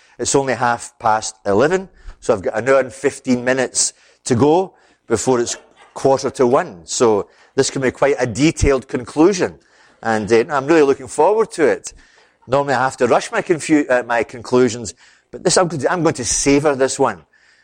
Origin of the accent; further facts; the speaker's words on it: Glasgow, Scotland, United Kingdom; And being a Glaswegian, I get very aggressive towards people like that.